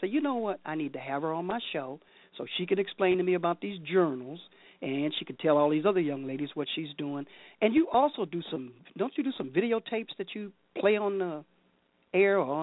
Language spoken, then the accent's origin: English; Chicago, Illinois, United States; born there; I was born on the west side. I used to tell people my side at hospital because I didn't want to say Cook County.